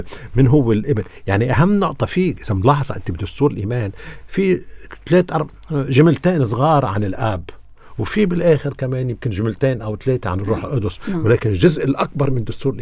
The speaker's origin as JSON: {"language": "Arabic", "country": "Lebanon", "said": "نحن لبنانية"}